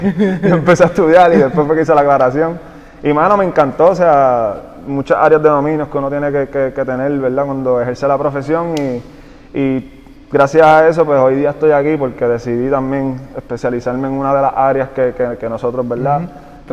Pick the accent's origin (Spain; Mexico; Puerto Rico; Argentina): Puerto Rico; Jayuya; una que soy de Jayuya